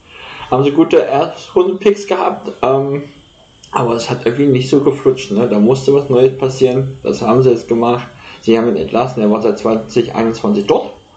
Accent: Celle, Lower Saxony, Germany; halt auch bei uns hier in Niedersachsen. Ne? Wir hatten ja viel Wasser. War spannend, war nicht ohne. Ich komme ja aus Celle.

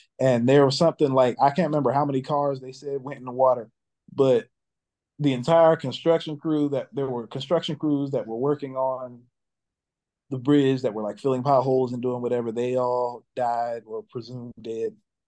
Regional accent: Maryland, United States; I'm from Maryland, went to college in Baltimore, so Baltimore is like a second home to me.

